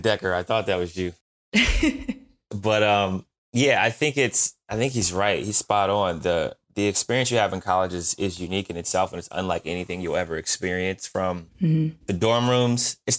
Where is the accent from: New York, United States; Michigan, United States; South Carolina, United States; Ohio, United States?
Ohio, United States; Canton; I grew up in Canton, Ohio, mm-hmm. small city. Steel mills, you show up and you do your job and you go home type of mentality.